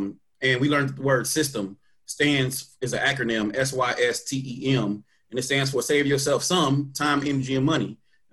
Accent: St. Louis, Missouri, United States; I was born and raised in St. Louis, but I'm born and raised in like unincorporated St. Louis.

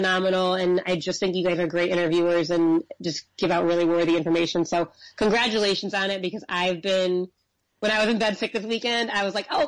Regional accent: Chicago, Illinois, United States; I'm from Chicago. We took our parents for Christmas and we saw it in Chicago

